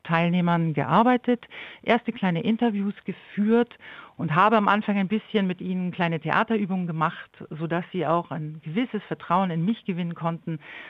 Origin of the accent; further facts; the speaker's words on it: Hamburg, Germany; born there; now in Augsburg, Germany; Ich würde sagen, ich bin geboren in Hamburg und bin immer noch sehr gerne dort. Aber mal seit über 20 Jahren bin ich jetzt in Süddeutschland und hier schon sehr heimisch geworden.